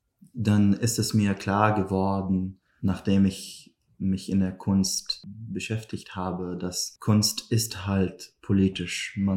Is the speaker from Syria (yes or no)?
yes; Syria; German is a second language; now in Germany; das erste Mal wurde ich als Syrer in Syrien gezwungen, depolitisiert zu werden